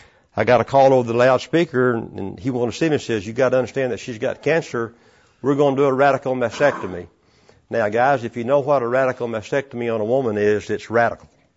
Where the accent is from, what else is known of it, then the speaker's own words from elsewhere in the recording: Texas, United States; born there; I was born down in Central Texas on a cotton farm to very poor parents.